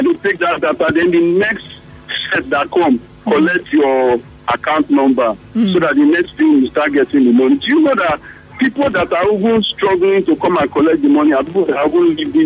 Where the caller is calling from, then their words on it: Port Harcourt, Rivers, Nigeria; I'm calling from Port Harcourt.